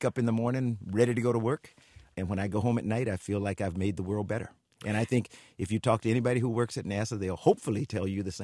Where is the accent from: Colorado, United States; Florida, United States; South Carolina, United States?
South Carolina, United States; Columbia; I grew up in the segregated South. I grew up in Columbia, South Carolina. My mom and dad were school teachers.